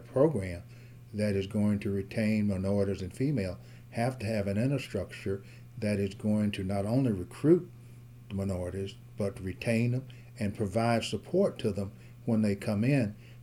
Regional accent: the South, United States; Well, I grew up in the South

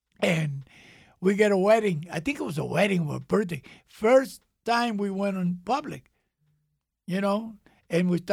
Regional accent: New York, United States; Because I came from New York, from Cortijo.

